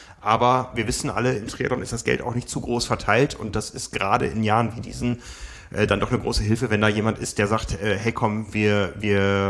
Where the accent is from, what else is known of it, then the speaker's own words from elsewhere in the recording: Hamburg, Germany; Wir wissen ja hier als Hamburger